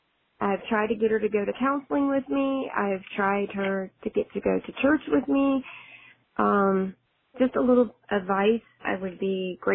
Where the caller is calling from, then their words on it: Cody, Wyoming, United States; I'm calling from Cody, Wyoming.